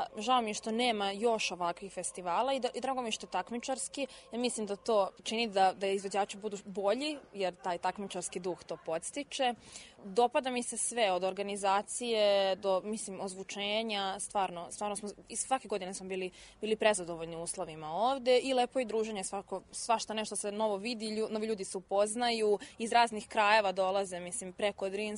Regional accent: Batajnica, Belgrade, Serbia; dolazim iz Batajnice

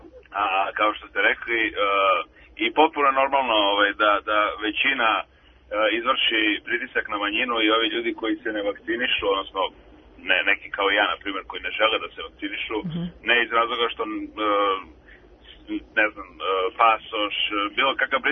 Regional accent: Belgrade, Serbia; born there; ja sam rođen na asfaltu u Beogradu i nemam zemlju

